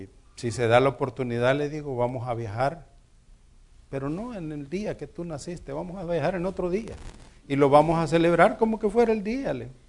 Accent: El Salvador; born there; yo soy boliviano. Soy camba porque los cambas nacen donde quieren y yo nací en El Salvador.

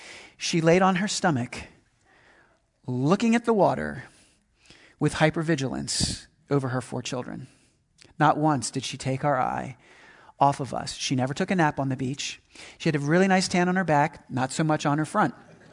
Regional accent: Philadelphia, Pennsylvania, United States; I grew up in the Philadelphia area. My grandmother lived at the Jersey Shore.

